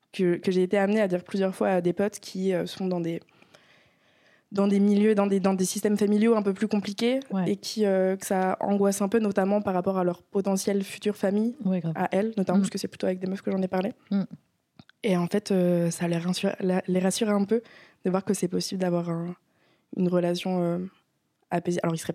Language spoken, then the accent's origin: French; Brittany, France; now in Paris, France; j'ai 28 ans. Je suis bretonne dans mon cœur, mais ouais. Sur Paris depuis 9 ans maintenant, donc en région parisienne.